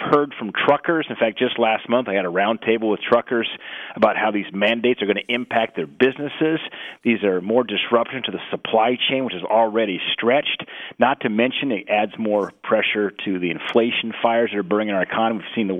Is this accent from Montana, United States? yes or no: yes; Bozeman, Montana, United States; I remember growing up in the Gallatin Valley there. I'm a Bozeman kid, went to kindergarten through college.